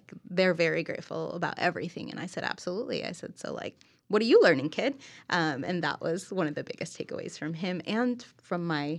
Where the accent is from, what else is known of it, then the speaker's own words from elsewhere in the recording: Mexico; now in United States; we've been to Mexico because that's my home country.